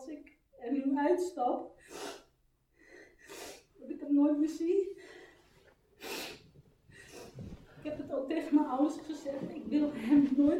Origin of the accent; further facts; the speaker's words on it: Costa Rica; En ik kom uit Costa Rica. Dit is mijn Costa Rica.